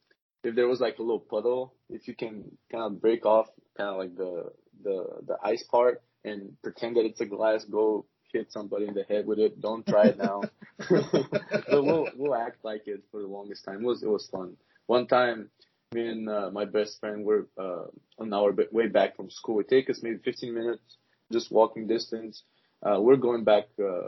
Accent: Bulgaria; English is a second language; now in United States; I'm in Georgia now. That's a great question. Thank you for that question. Living, growing up in Bulgaria and living there, it's, as you said, very different.

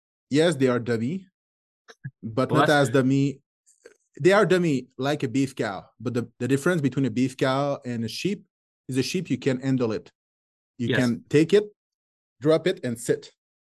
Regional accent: France; accent: French; English is a second language; Sorry for my English. It's my beautiful French accent.

